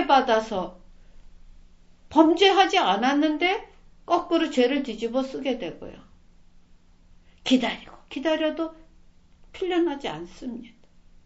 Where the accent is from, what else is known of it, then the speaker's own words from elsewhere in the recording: South Korea; 동네 사람들 앞에는 나는 유일한 한국인이요, 유일한 뭐예요, 저 크리스찬이에요.